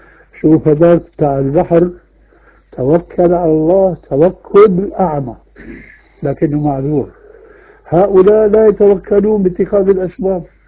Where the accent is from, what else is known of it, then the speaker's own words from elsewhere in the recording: Syria; عندنا في سوريا